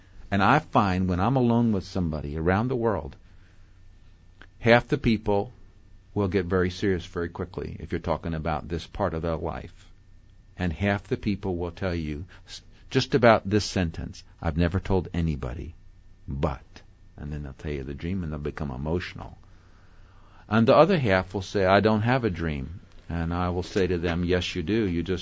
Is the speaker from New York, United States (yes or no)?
no; California, United States; Southern California.